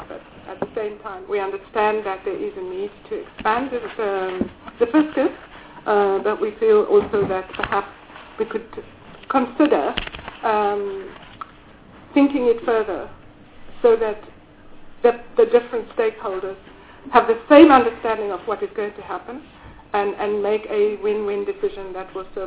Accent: South Africa; wearing the hat as a board member, but also as a South African citizen. Because I think if the laws that are being amended did not compromise, if they compromise the interests of our country

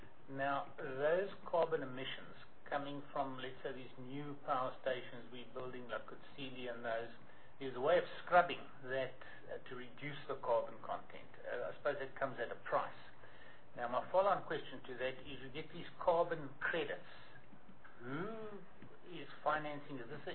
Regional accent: Free State, South Africa; You see, I come from the States, the Free State

